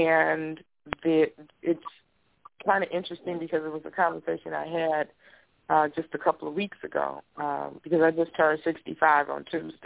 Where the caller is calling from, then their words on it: Detroit, Michigan, United States; I'm calling from Detroit.